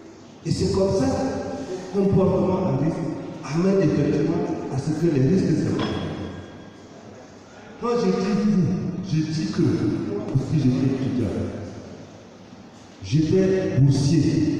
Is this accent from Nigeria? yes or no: yes; Nigeria; Moi, je viens de Nigeria.